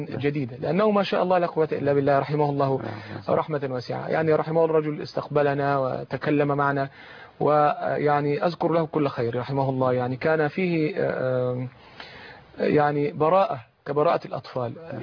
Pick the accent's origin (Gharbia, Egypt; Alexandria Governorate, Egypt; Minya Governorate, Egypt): Gharbia, Egypt; Samanoud; بلدتي التي ولد فيها وعاش فيها يعني شطرا كبيرا من حياتي